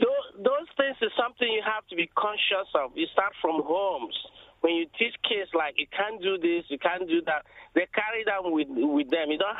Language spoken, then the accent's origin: English; Imo, Nigeria; I'm from Nigeria, and I'm from the eastern part of Nigeria. Mm-hmm. I'm from Imo State.